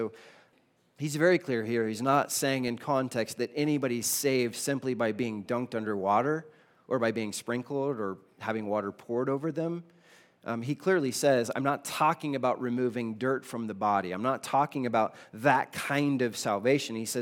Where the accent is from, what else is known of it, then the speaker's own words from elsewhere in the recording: South Carolina, United States; So I grew up in South Carolina. They have this thing in South Carolina called NASCAR, okay?